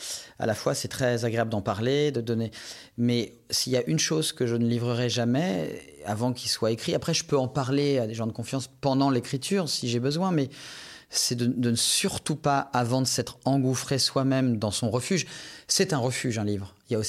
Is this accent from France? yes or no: yes; Le Havre, Normandy, France; born there; Moi, je suis né au Havre, en Normandie, et le ciel est souvent lourd et gris.